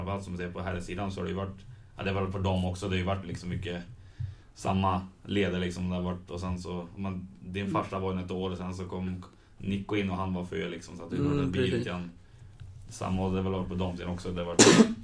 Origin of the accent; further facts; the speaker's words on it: Hagfors, Värmland, Sweden; Jag kommer från Hagfors då.